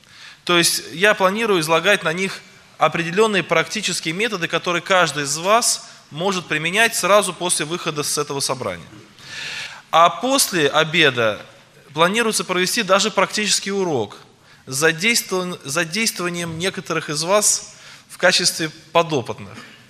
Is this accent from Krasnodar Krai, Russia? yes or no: yes; Yeysk, Krasnodar Krai, Russia; я из Краснодарского края, города Ейск.